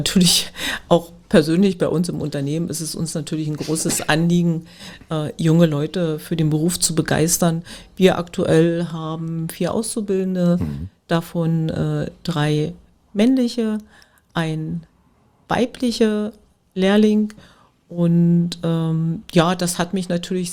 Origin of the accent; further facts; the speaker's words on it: Brandenburg, Germany; Das ist in der Stadt, in der ich lebe, in der ich natürlich nicht, also ich bin nicht in Spremberg groß geworden, aber in der Umgebung, den Ort da, wo ich eigentlich herkomme, das ist ein kleines Dorf, Reideweise, den gibt es, dieses Dorf gibt es nicht mehr.